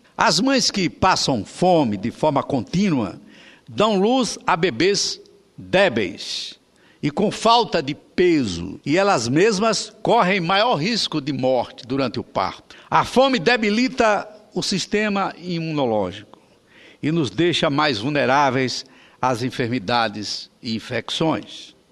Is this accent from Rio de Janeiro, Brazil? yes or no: no; Sergipe, Brazil; E eu, como sergipano, já que Vossa Excelência também é